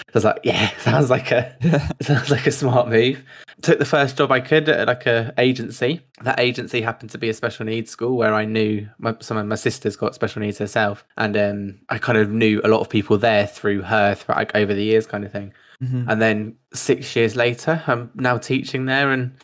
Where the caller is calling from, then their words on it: London, United Kingdom; I am calling from London, England.